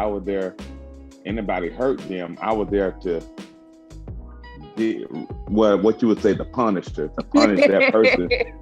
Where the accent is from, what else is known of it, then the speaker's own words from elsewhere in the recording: Mississippi, United States; growing up in Mississippi, you know, back then things was hard.